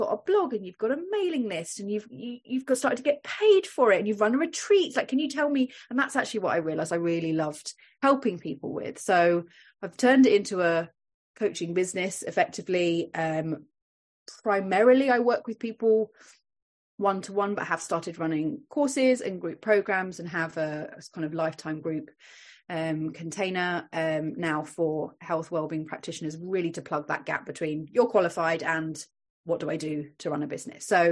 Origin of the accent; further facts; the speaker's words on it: United Kingdom; moved away as an adult; now in Dublin, Ireland; so gave up trying to get him to come to the UK and came to live here, and very, very happy and have no intention of going back to the UK anymore.